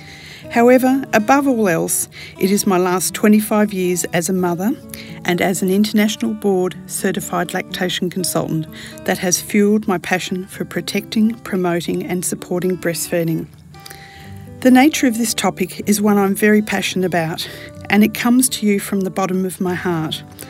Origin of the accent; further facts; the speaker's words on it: Sydney, New South Wales, Australia; I'm from Sydney, Australia.